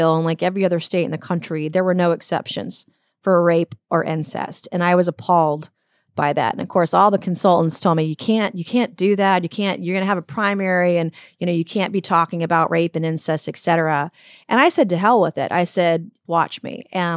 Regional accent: Goose Creek, South Carolina, United States; In my hometown of Goose Creek, South Carolina, whom very few people have heard of outside of South Carolina

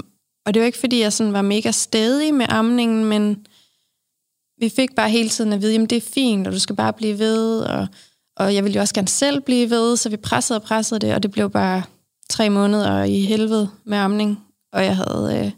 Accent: Svendborg, Region of Southern Denmark, Denmark; now in Herskind, Denmark; så bor jeg i Herskind, som er lidt uden for Aarhus. Og jeg er oprindeligt fra Svendborg.

